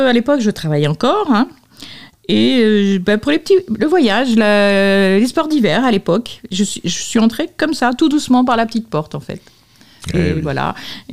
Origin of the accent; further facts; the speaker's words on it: Pays de la Loire, France; Moi-même, je suis de Clé, Maine-et-Loire, donc c'est pas tout près.